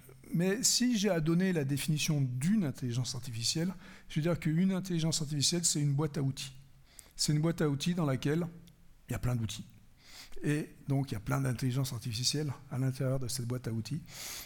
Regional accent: France; Alors moi je suis français, franchouillard de base

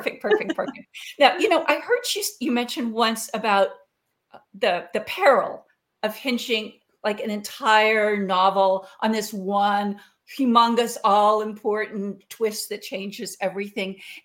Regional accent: Texas, United States; now in New England, United States; You know, I grew up in Texas. I live in New England now

